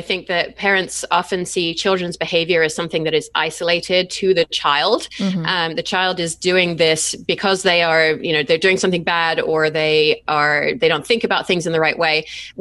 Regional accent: England, United Kingdom; I grew up in England

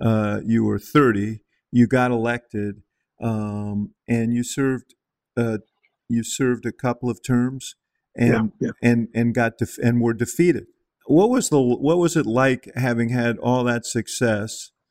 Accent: Chicago, Illinois, United States; Well, I'm from Chicago. I have a good sense of how Irish names on the judicial races work.

